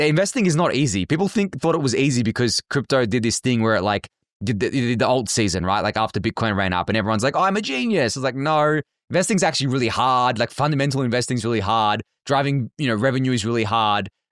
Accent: Australia; Like, I am not an American. Like, I'm Australian. I'm on the other side of the world.

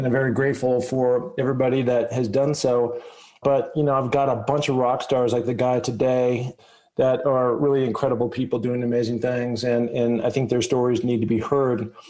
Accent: Seattle, Washington, United States; I grew up in Seattle, and so I drive an I-90 in a route to go to a place I had for a long time down in Bozeman.

